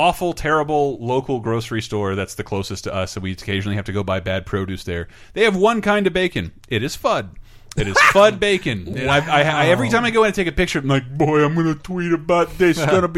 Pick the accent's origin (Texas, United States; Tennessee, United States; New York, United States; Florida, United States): Florida, United States; I'm from Florida.